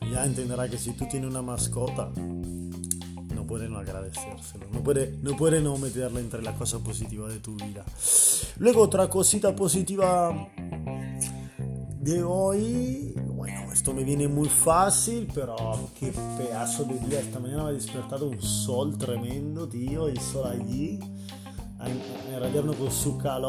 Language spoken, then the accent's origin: Spanish; Italy; Spanish is a second language; Yo soy un italiano, lo veo un poco así a la tram, como fuera un chupito.